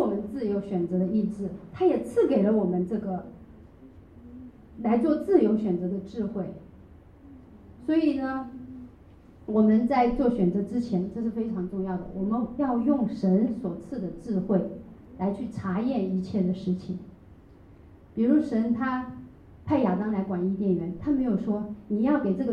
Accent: China; 有时候我们中国人比较随便一点哈

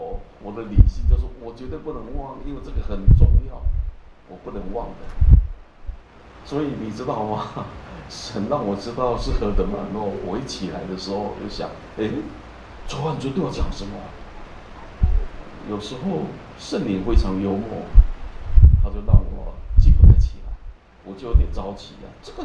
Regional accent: Taichung, Taiwan; 那回到我家乡后，突然我们是在台中，台中就是台湾的中部

